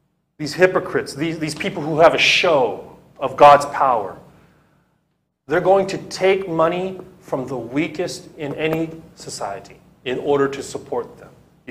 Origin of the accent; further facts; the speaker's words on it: California, United States; I would love to stand here with shorts, t-shirts, sandals. I'm from California.